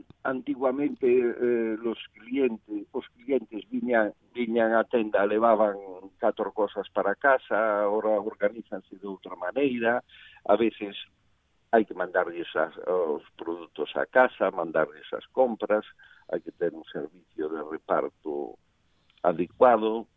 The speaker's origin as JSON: {"language": "Galician", "town": "Ferrol", "region": "Galicia", "country": "Spain", "said": "Son de Ferrol."}